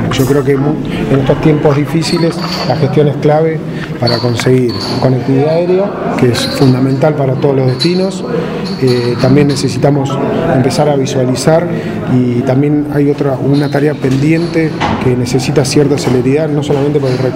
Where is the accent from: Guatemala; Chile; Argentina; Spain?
Argentina; Madrid; also born or lived in Trelew / Buenos Aires; soy de Madrid, en realidad nací en Trelew, pero viví toda la vida en Madrid. Me fui a estudiar a Buenos Aires